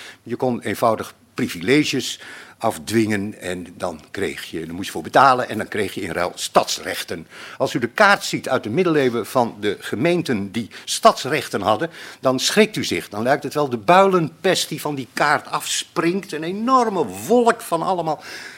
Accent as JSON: {"language": "Dutch", "country": "Netherlands", "said": "Wij hebben als Nederlander hebben wij een van de sterkste verzorgingsstaten ter wereld."}